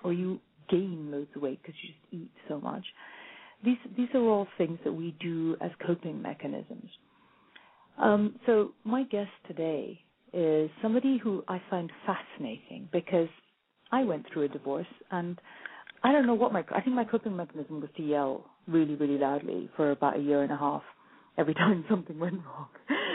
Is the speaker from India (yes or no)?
yes; India; Now, I'm Indian, and that never occurred to me.